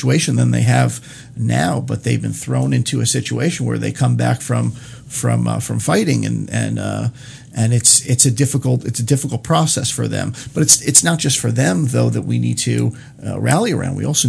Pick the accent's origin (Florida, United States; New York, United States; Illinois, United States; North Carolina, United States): New York, United States; Yonkers; When I grew up in Yonkers, New York, we had vocational training throughout all of our schools.